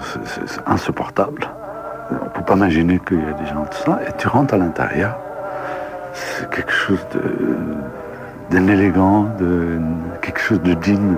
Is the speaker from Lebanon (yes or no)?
yes; Lebanon; Moi, en tant que Libanais